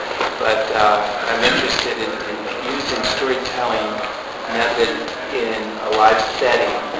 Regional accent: New Orleans, Louisiana, United States; Like you said … I grew up in New Orleans, spent 10 years in the Navy, and then went to college after that.

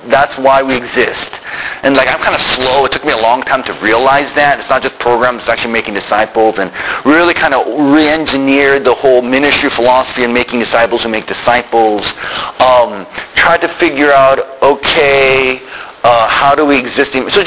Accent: Tokyo, Japan; my wife, Unsho, she grew up in the Philippines. I grew up in Tokyo. We're both missionary kids. And so we met in Chicago, so kind of like all over the world.

